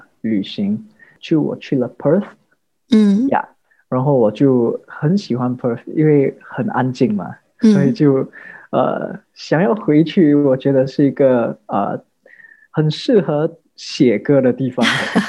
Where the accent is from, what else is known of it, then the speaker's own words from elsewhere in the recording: Singapore; 我是来自新加坡的一个创作歌手，就是从小就在新加坡长大